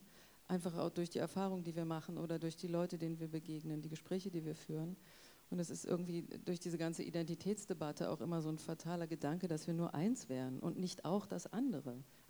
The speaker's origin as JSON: {"language": "German", "town": "Ludwigsfelde", "region": "Brandenburg", "country": "Germany", "tie": "born or raised there", "said": "ich bin in Ludwigsfelde aufgewachsen, habe auch noch an den berühmten W50 und R60 mitgeschraubt in der produktiven Arbeit. Und als ich 16 war, war dann der Mauerfall."}